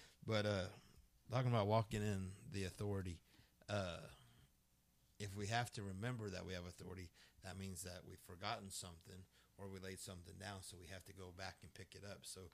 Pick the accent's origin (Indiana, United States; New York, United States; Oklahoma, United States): Oklahoma, United States; Elk City; And I said, well, I'm from Elk City.